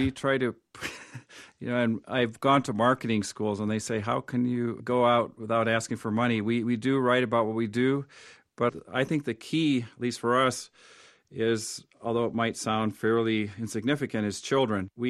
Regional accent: Tanzania; Well, I grew up in Africa, Tanzania, for 15 years.

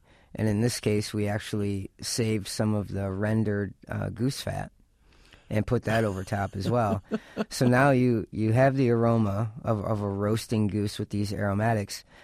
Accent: Michigan, United States; I grew up in Michigan, and one of the things that we used to do when it was a little bit more environmentally acceptable was rake the oak leaves out of our front yard out to the street.

